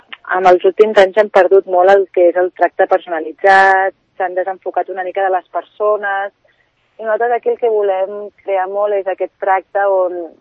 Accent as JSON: {"language": "Catalan", "town": "Baixador de Vallvidrera", "region": "Catalonia", "country": "Spain", "said": "Jo soc de Baixador de Vallvidrera, però estic entre mig de Barcelona i Sant Cugat, faig més vida a Sant Cugat, la meva família és de Vall d'Oreig"}